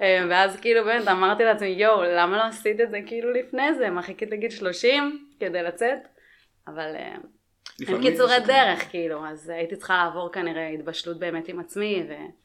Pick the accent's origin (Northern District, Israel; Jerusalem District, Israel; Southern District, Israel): Southern District, Israel; Grofit; אני בת 33, גדלתי בגרופית בערבה